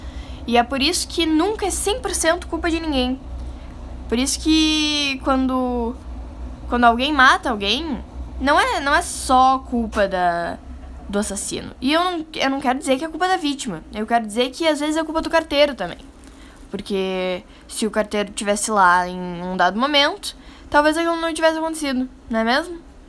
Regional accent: Brazil; a vida segue e eu sou brasileira

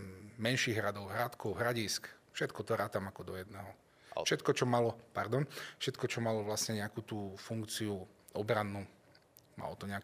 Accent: Trenčín, Trenčín Region, Slovakia; Je to moje rodné mesto a tým pádom to bol aj hrad, ktorý som vlastne navštívil ako prvý

